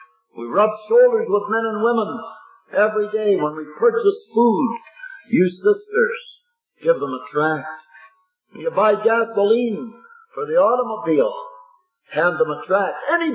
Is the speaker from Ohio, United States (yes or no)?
yes; Ohio, United States; Then I went to Southern Ohio, my home state, and tried there for quite a while.